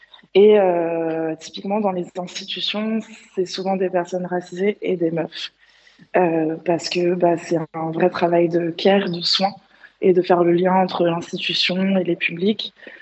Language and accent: French; Montreuil, Île-de-France, France; also born or lived in Brazil; now in Marseille, France; je suis une personne métisse franco-nigérienne. Je suis à Marseille depuis 3 ans et demi, sinon je viens de Montreuil et j'ai vécu pendant longtemps au Brésil où j'ai pu faire mes masters et aussi découvrir que j'étais une personne racisée et que c'était positif.